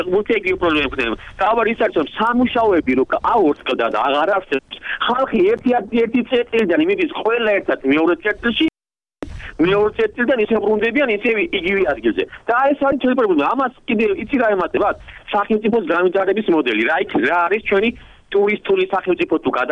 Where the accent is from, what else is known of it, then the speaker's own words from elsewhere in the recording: Tbilisi, Georgia; მე ბლეხანოველი ვარ.